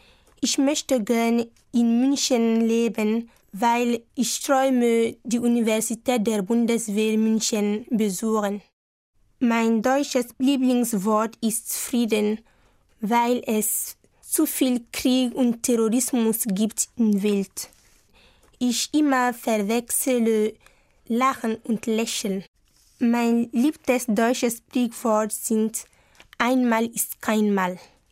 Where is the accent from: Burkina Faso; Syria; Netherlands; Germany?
Burkina Faso; German is a second language; ich komme aus Burkina Faso. Ich bin in 2000 geboren. Ich lerne Deutsch